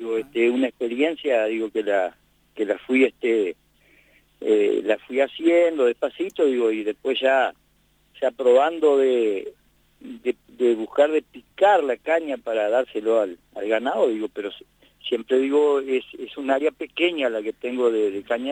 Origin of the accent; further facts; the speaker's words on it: Artigas, Uruguay; Somos del departamento de Artigas, como todo el mundo lo sabe, ¿no?